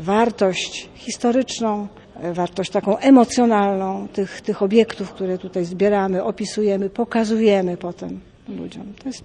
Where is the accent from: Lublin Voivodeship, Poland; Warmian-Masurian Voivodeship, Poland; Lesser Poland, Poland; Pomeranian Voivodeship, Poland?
Pomeranian Voivodeship, Poland; Gdynia; ja jestem gdynianką z urodzenia. Prawie, że całe swoje życie dorosłe, dzieciństwo spędziłam w Gdyni.